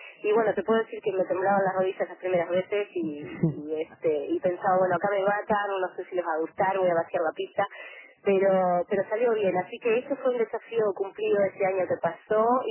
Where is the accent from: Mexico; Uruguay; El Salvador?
Uruguay; Bella Unión, Artigas; que soy de Bella Unión porque bueno, me tiene muy orgullosa haber venido de tan lejos también